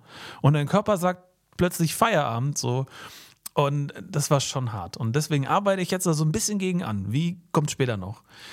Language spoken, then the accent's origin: German; Berlin, Germany; Alle so Berlin und Umgebung, in meiner Heimat, so 3-Seen-Lauf in Semlin.